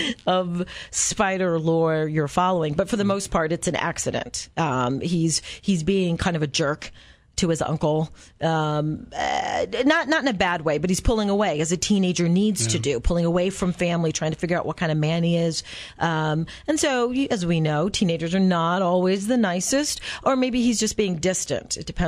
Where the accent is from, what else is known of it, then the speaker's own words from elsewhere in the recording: Minnesota, United States; I grew up in the Midwest, so Paul Bunyan is, I'm a Minnesotan